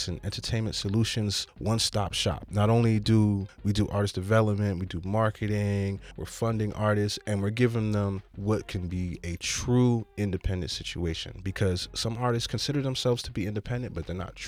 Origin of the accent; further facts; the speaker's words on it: Plainfield, New Jersey, United States; So I'm from Plainfield, New Jersey. You know, I'm repping Jersey hard.